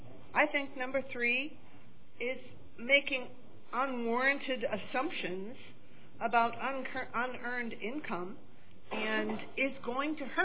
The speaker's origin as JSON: {"language": "English", "region": "California", "country": "United States", "said": "from Santa Clara County"}